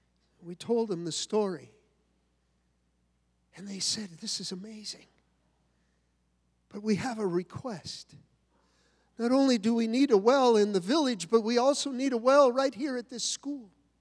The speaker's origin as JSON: {"language": "English", "town": "San Francisco", "region": "California", "country": "United States", "said": "Well, I'm from San Francisco, so, you know, it didn't bother me."}